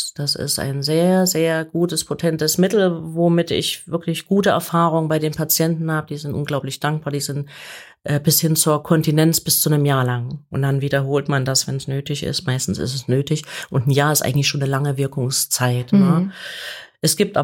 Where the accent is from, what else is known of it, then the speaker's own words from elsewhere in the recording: East Germany, Germany; ich bin damals noch in der DDR groß geworden und durfte dann nicht studieren, weil mein Vater Pfarrer war und wir politisch nicht so ganz systemtreu waren.